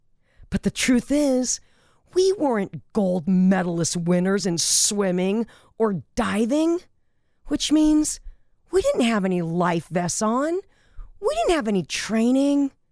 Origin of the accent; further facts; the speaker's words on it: Granada Hills, California, United States; You see, where I grew up in Granada Hills, California, we had pools, or we had a bunch of friends with pools.